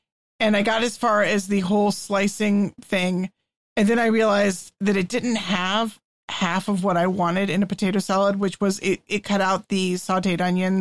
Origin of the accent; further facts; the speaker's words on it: Texas, United States; I grew up in Texas